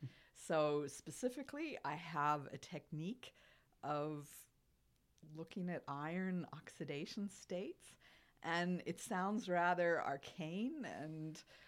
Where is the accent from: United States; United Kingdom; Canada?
Canada; now in Germany; I'm a Canadian.